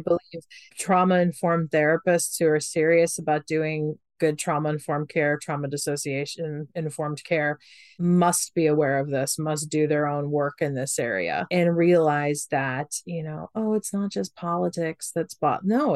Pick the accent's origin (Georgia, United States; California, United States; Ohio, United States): Ohio, United States; You know, and I'm from Ohio. I grew up very conservative in Ohio.